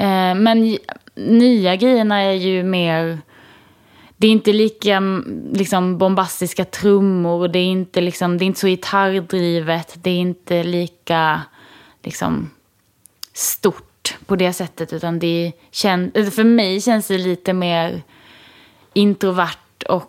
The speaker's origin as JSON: {"language": "Swedish", "town": "Sölvesborg", "region": "Blekinge", "country": "Sweden", "tie": "born or raised there", "said": "Jag fattar att jag är född där och liksom bott där. Men jag kommer aldrig säga att det är min hemstad."}